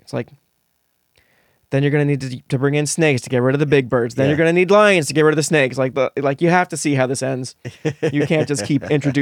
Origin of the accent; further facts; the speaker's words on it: New Jersey, United States; Growing up in New Jersey, we would take all of our vacations on the Jersey Shore, on the boardwalk